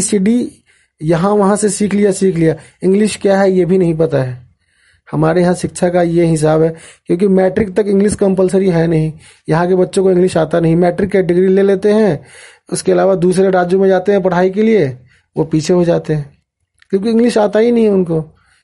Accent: Bihar, India; ये हमारे बिहार की हालत है, ठीक है? और हम इसी में पलेंगे, बड़े होएंगे, मर जाएंगे

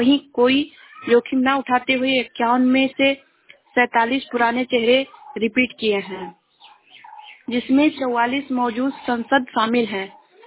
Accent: Uttar Pradesh, India; मैं जिला श्रावस्ती से हूँ।

